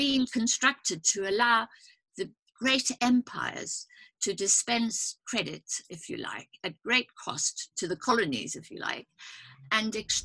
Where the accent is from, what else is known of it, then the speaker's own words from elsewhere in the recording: South Africa; born there; You know, I'm South African born